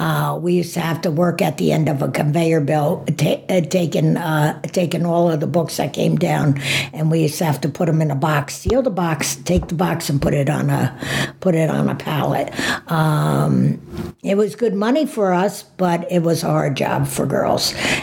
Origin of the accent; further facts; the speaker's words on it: Poughkeepsie, New York, United States; When I grew up down in Poughkeepsie, it was a mixed population.